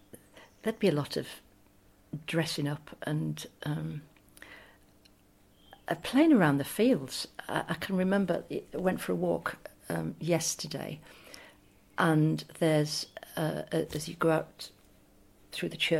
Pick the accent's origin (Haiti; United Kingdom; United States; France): United Kingdom; Askrigg, Yorkshire and the Humber; moved away as an adult; I was born and brought up in Askrig at the top of Wensleydale.